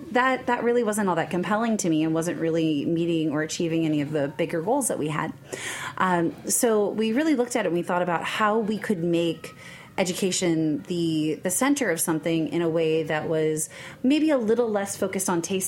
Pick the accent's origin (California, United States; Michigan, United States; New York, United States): New York, United States; I am from New York originally.